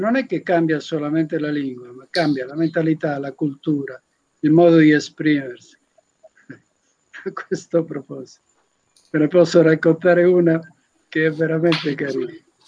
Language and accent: Italian; Argentina; first language Spanish; Italian is a second language; moved away; Io sono cresciuto in Argentina